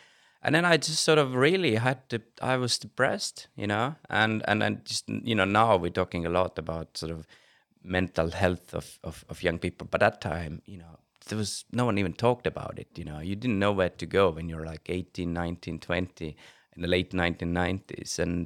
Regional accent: Pärnu, Pärnu County, Estonia; also born or lived in London; now in Tallinn, Estonia; I still don't consider Tallinn as my hometown. I would say my hometown is Pärnu and London, actually, because I lived in London for so long, you know. And I've lived in London more than I've lived in Tallinn.

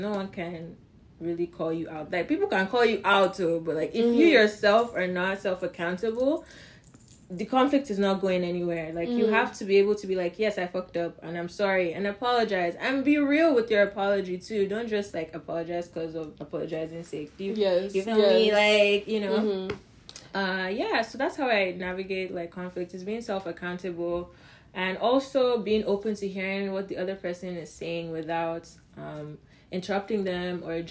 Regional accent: Nigeria; now in Toronto, Canada; And I live in Toronto. I'm a Nigerian.

